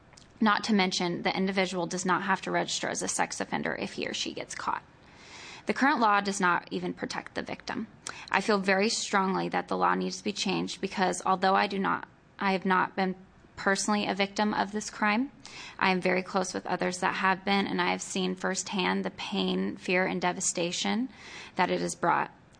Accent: Keizer, Oregon, United States; I'm from Kaiser

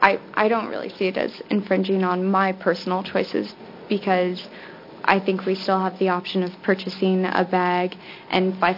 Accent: Oregon, United States; I'm a product of Oregon. I was born on Center Street, and I can't say that sustainability is anything new to me.

